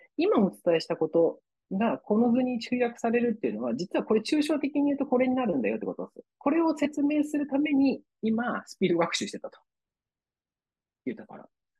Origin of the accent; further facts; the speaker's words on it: Kanagawa, Japan; 僕神奈川県民なんで